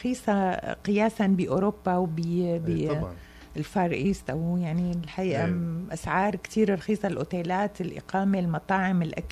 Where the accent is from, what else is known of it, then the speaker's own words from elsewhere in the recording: Syria; أنا سورية